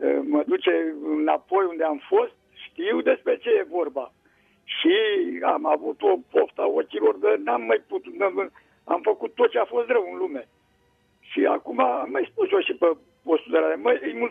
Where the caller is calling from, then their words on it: Slatina, Olt County, Romania; din Slatina.